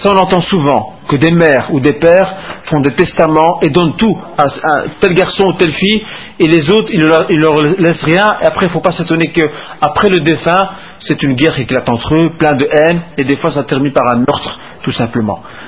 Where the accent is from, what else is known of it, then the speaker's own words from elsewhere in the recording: Morocco; Donc on se réunit, ce qu'on connaît chez nous au Maroc, et ailleurs, ce qu'on appelle le tolba